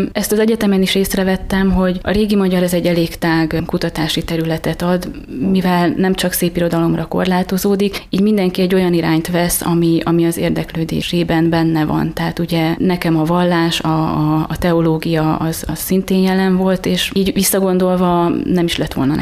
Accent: Bácsborsód, Bács-Kiskun, Hungary; Én innen 60 kilométerre Bács-Borsódon egy kis faluban nőttem fel, az általános iskolát is ott végeztem, és onnan kerültem ide gimnáziumba. Érdekes, hogy katolikus létemre református gimnáziumba kerültem ismerősi ajánlásra.

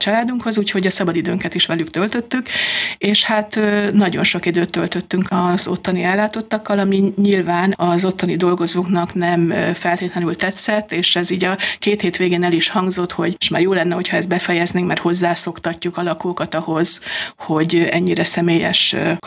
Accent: Vaja, Szabolcs-Szatmár-Bereg, Hungary; Nem vagyok halasi. Én egy Szabolcs-Szatmár-Bereg megyei településről, Vajáról származom

